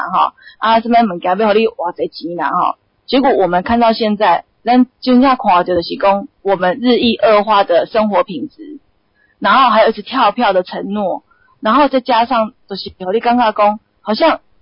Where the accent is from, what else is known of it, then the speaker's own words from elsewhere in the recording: Yilan County, Taiwan; 因为我自己本身是宜兰的人嘛